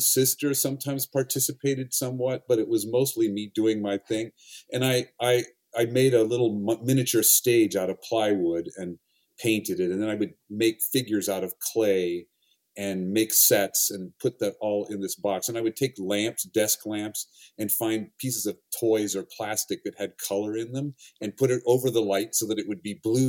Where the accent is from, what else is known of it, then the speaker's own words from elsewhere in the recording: Seattle, Washington, United States; That was in Seattle. I grew up in Seattle, Washington.